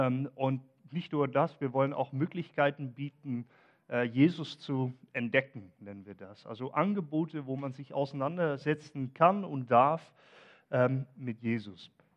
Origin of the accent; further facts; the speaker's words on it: Netherlands; ich komme aus den Niederlanden